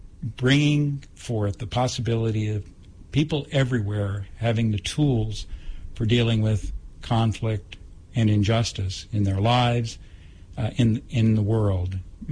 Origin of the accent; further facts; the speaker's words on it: Seattle, Washington, United States; I'm from Seattle, and I didn't want to see that kind of activity happen, not only because I'm from the city I love